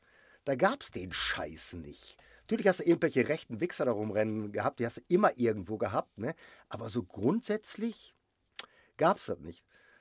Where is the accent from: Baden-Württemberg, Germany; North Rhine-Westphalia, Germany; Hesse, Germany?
North Rhine-Westphalia, Germany; Gelsenkirchen; born there; Ich bin gebürtig aus, ich bin in Großgelsenkirchen hier.